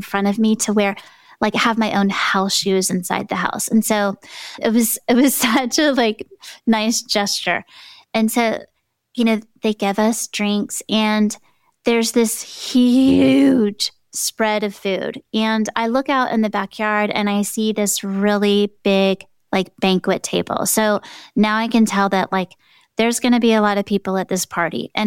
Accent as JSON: {"language": "English", "region": "Texas", "country": "United States", "tie": "born or raised there", "said": "I'm not Korean and I was born and raised in Texas and I don't speak Korean"}